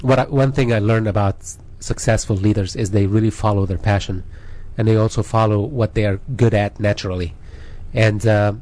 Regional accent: Egypt; which I come from Egypt, so it was very convenient for me because we love the sun over there.

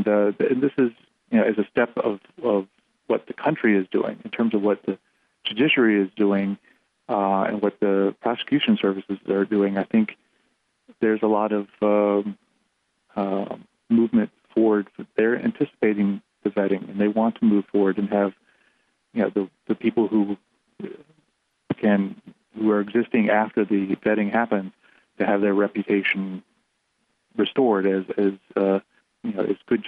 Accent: United States; now in Albania; And I'm an American Department of Justice lawyer in Albania.

